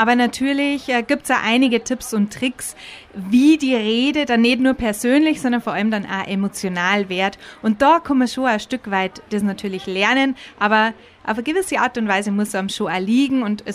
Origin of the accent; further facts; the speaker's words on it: Bavaria, Germany; Gründerin von Gefühlsbetont, 33 Jahre jung, aus Pieding mittlerweile, lange davor in Waging gewohnt, also schon immer hier im Chiemgau in der Region unterwegs.